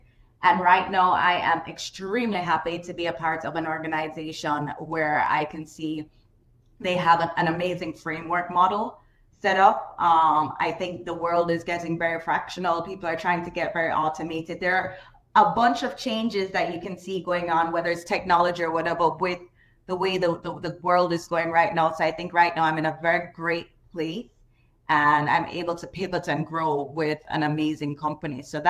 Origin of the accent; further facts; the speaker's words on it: Jamaica; I am originally from Jamaica.